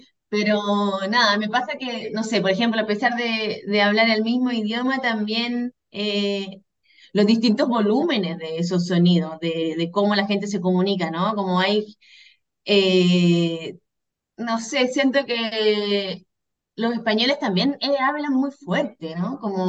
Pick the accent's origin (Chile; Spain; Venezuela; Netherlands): Chile; Punta Arenas, Magallanes; Yo nací, me crié en la Patagonia y ahí teníamos mucho vínculo con Argentina más que con el resto de Chile. Entonces yo crecí con la cumbia villera, con el cuarteto, con la chacarera, por ejemplo, como ese folclore llegaba a Punta Arenas